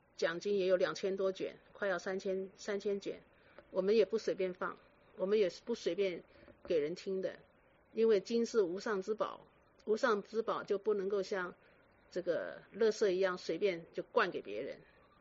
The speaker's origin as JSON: {"language": "Chinese", "region": "Guangdong", "country": "China", "said": "他们就说是啊，我们的广东人为什么这么瘦这么小啊"}